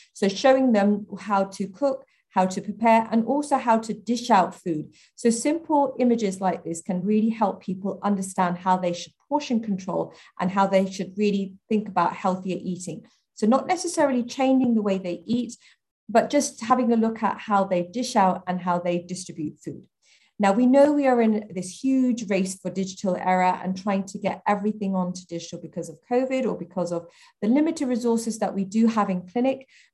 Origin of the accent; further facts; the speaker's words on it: Brent, London, United Kingdom; born there; I am very privileged to live and work in Brent. I was born in Brent